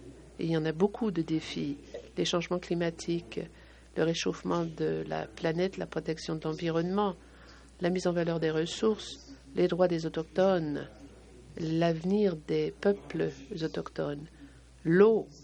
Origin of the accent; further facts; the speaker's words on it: Waswanipi, Quebec, Canada; je suis ici à titre personnel parce que je suis d'ici, je suis originaire de Waswanipi.